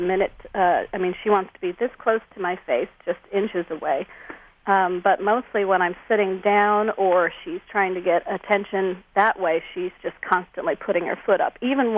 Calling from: Azle, Texas, United States; I'm calling from Azle, Texas

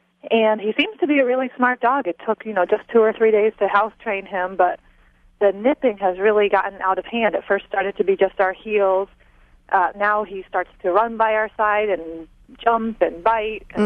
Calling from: Port St. Lucie, Florida, United States; I'm calling from Port St. Lucie, Florida.

